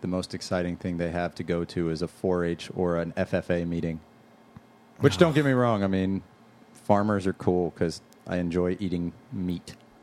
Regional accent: Orlando, Florida, United States; I've been here my entire life, and it's still an uncommon thing when people hear that I'm born and raised in Orlando, Florida.

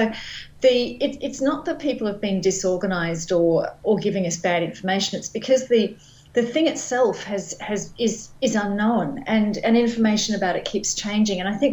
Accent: Australia; that I'm Australian in my soul, and I want to come home.

